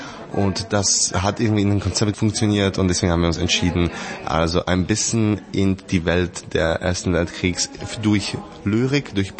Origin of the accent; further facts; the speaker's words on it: Slovakia; für eine Spielzeit zurückzukehren zu meiner Heimat, also in die Slowakei